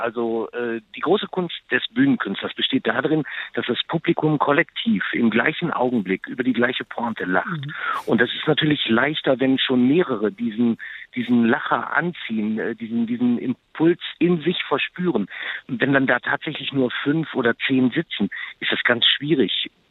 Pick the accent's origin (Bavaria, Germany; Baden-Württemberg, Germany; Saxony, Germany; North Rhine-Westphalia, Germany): North Rhine-Westphalia, Germany; also born or lived in North Hesse; Ich bin ja Ostwestfale und habe lange in Nordhessen